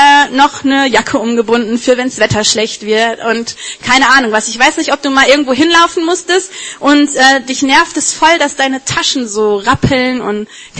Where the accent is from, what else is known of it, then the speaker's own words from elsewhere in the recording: Wuppertal, North Rhine-Westphalia, Germany; ich meine, wir kommen aus Wuppertal